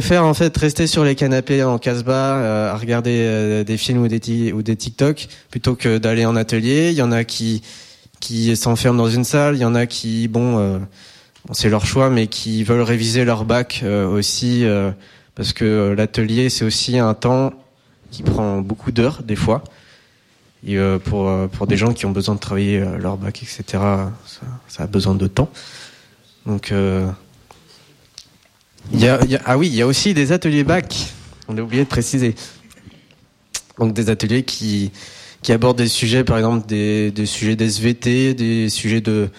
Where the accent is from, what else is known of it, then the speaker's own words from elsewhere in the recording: Angers, Pays de la Loire, France; Moi, je ne viens pas de Saint-Nazaire, je viens d'Angers.